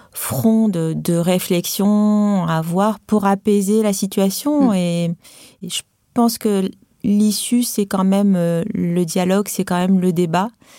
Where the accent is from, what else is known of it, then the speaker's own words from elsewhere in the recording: Tunisia; now in France; Moi, je suis une immigrée. Hein, moi, j'ai grandi en Afrique du Nord. Je parle arabe. J'ai une culture arabe. Tunisienne. Je maintiens ça dans ma famille autant que la catholique parce que mon mari est catholique.